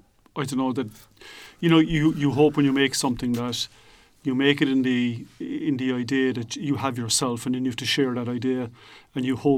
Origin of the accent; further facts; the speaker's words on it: Ireland; And we know as Irish people, we know well that the attitude has changed